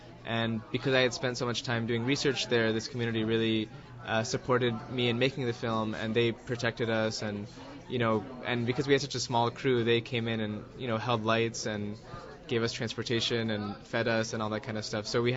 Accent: Plainfield, Indiana, United States; also born or lived in Bloomington; I was born in Bloomington while my dad was doing his PhD there. I grew up just outside Indianapolis in Plainfield

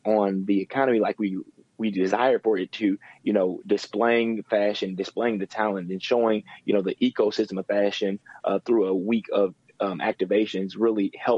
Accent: Indianapolis, Indiana, United States; now in New York, United States; I'm actually an Indianapolis native, born and raised in Indianapolis. I moved to New York some years ago, and I actually live there now.

